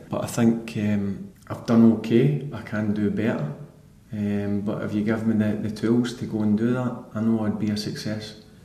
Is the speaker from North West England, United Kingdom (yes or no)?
no; Scotland, United Kingdom; I'm probably Scottish and so is my staff